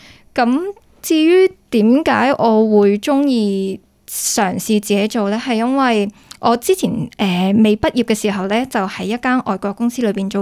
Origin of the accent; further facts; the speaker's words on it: Hong Kong; 佢哋将佢哋嘅民族嘅嘢咧就 apply 喺我哋香港人嘅身上